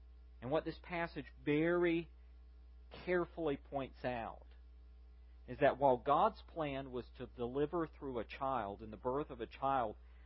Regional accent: Southern United States, United States; And I got to tell you, as a Southerner, this is what Christmas is all about, folks.

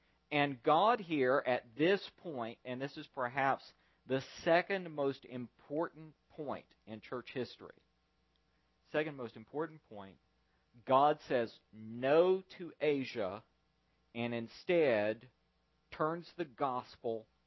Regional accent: North Carolina, United States; To be honest with you, being a Southerner, growing up in North Carolina, in the southern part of North Carolina, I kind of miss people smoking

